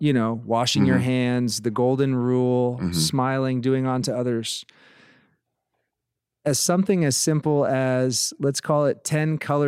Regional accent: Hawaii, United States; Yeah, I grew up in Hawaii, so Haole boy means white kid

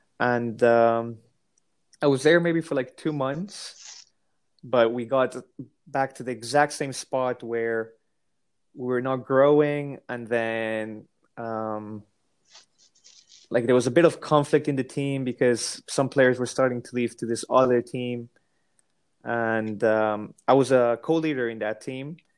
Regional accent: Colombia; I'm from Colombia

